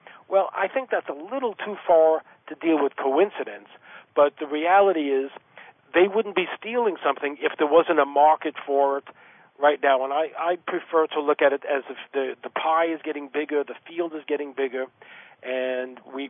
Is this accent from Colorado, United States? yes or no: no; New York, United States; I'm an Aries. I'm from New York